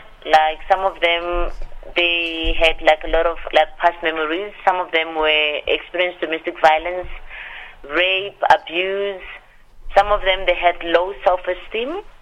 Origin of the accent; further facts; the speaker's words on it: Ga-Rankuwa, North West, South Africa; Okay, I come from a small town here in South Africa. It's called Garankuwa.